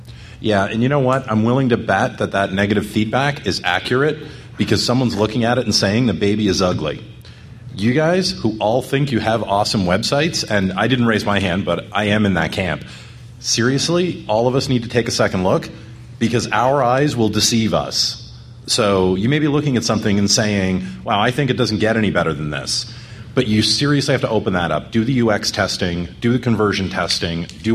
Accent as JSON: {"language": "English", "country": "Canada", "said": "Yes, I'm Canadian."}